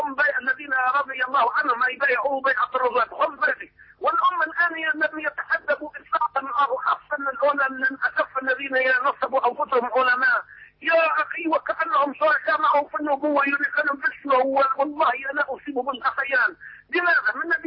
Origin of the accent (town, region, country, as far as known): Tunisia